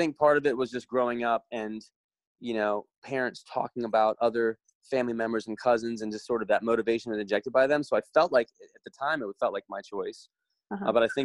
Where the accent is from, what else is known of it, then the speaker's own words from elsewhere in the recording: Maryland, United States; So I was in, I grew up in Maryland on the East Coast.